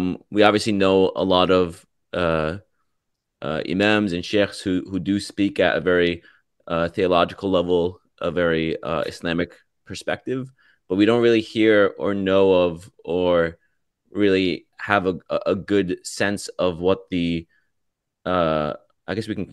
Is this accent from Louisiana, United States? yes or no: no; New Jersey, United States; I grew up in New Jersey with Ahmed actually